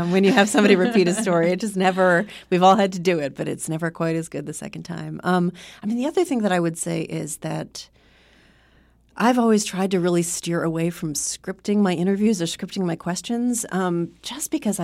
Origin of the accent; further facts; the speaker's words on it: New York City, New York, United States; there was nothing in the sky except for smoke, which is a shocking thing as a New Yorker.